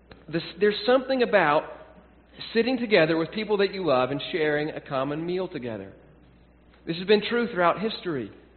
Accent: Tennessee, United States; where I grew up in Tennessee, especially in the Baptist churches

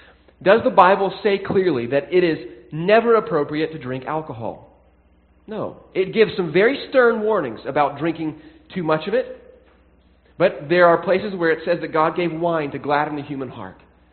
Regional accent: the South, United States; a big issue when I was growing up in the South

